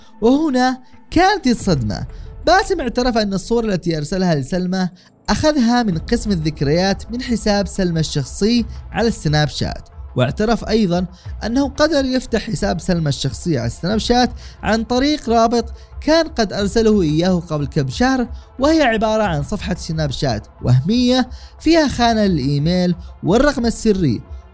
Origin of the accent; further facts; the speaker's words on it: Yemen; فمثلا عندنا في اليمن الأجهزة الأمنية لا ترتقي إلى المستوى المطلوب